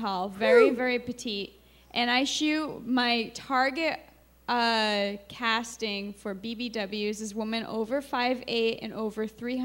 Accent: Maine, United States; Well, I grew up in Maine, literally in a forest, about 2 miles removed from society.

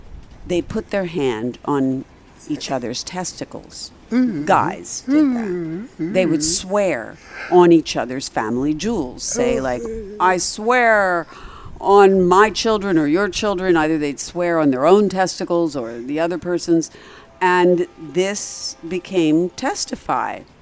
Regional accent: Pennsylvania, United States; In Pennsylvania, my home state.

